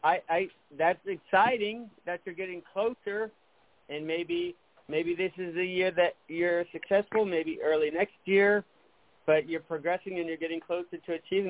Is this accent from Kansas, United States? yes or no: no; Dallas, Texas, United States; I would have remembered Dallas because you know I'm from Dallas originally.